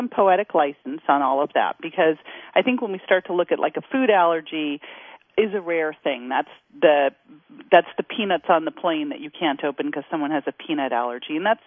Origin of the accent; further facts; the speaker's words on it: Berkeley, California, United States; You know, I grew up outside of Berkeley, California, and I've always been athletic